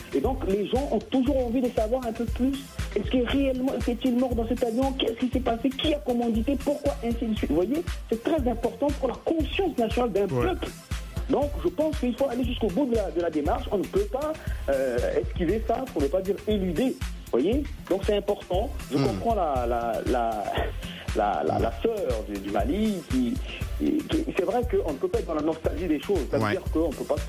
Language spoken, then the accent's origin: French; Bangui, Central African Republic; Moi, je suis centrafricain, dans Bangui